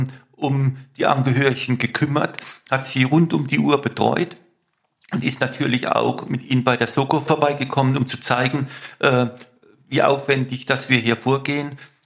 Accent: Mannheim, Baden-Württemberg, Germany; In Mannheim, meine Heimatstadt, und ich bin in C aufgewachsen, in C-Quadraten aufgewachsen.

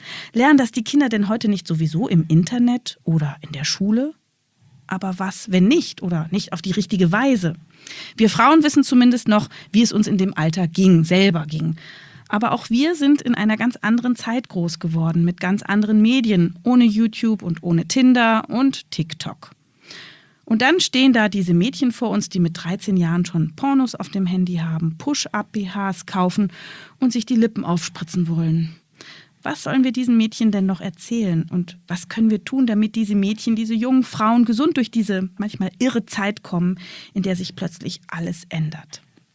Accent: Berlin, Germany; Wir sind beide aus Berlin

